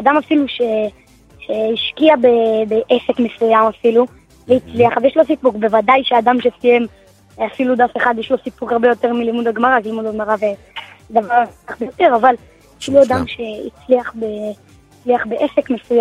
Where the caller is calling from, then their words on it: Elad, Central District, Israel; אני מאלעד.